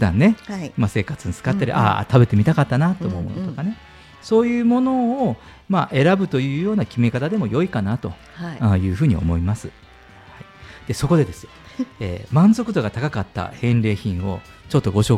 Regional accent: Fukuoka, Japan; すいません、私福岡県福岡市出身ですが

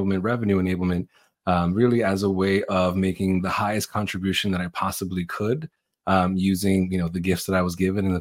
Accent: New York, United States; I'm an Aries. I'm a New Yorker.

